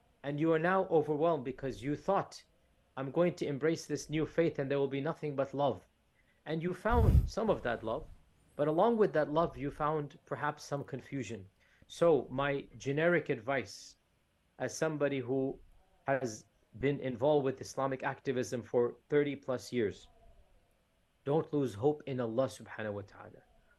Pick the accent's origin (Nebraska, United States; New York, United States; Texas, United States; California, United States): Texas, United States; I am from Texas, but unfortunately, I don't speak Spanish, which is not something typical. Most people in Texas do speak Spanish, but unfortunately, I do not speak Spanish.